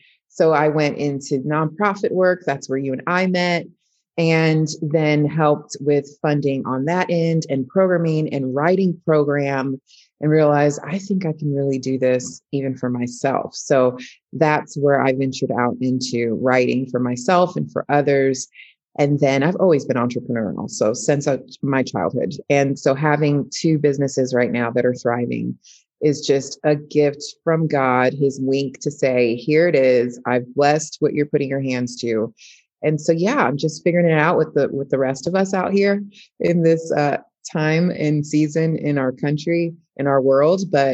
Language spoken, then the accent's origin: English; Florida, United States; So I am 42, born and raised in South Florida, went to college to be a teacher, never thought I'd end up here